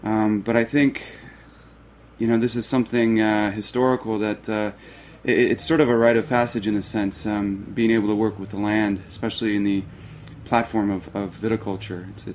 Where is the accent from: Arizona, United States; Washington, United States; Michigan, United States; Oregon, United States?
Arizona, United States; born there; I think I was an accident in Mexico. I was born in Arizona